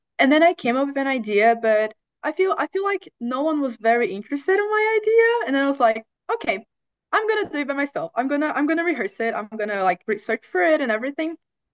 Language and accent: English; Brazil; now in New Mexico, United States; I'm originally from Brazil, but right now I'm studying at the New Mexico Military Institute. It's a boarding school in New Mexico.